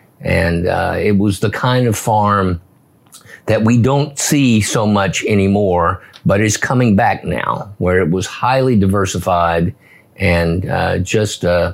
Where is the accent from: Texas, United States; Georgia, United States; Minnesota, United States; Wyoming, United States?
Texas, United States; born there; I was born in St. Mary's of the Plains, premature, ready to come.